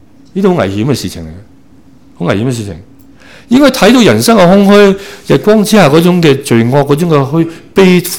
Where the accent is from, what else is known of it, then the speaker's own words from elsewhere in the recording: Hong Kong; 以前啊，我细个喺香港咪见到小朋友喺街度啊